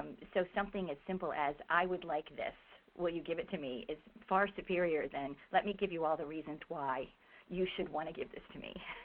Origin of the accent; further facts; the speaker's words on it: Maryland, United States; And so I grew up in Maryland and spent all of my growing up years there near Washington, D.C.